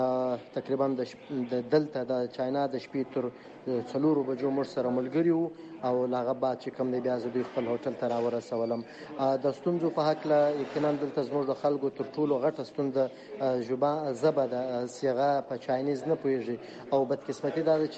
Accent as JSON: {"language": "Pashto", "region": "Balochistan", "country": "Pakistan", "said": "موږ د بلوچستان ایالت تقریبا یو 15 صحافیان یو"}